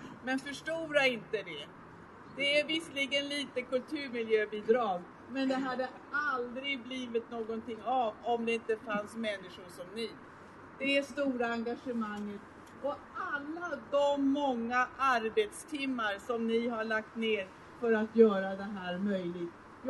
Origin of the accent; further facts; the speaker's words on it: Stockholm County, Sweden; Jag har nämligen min hembygd i norra Roslagen. Jag är skärgårdsunge och jag är bondunge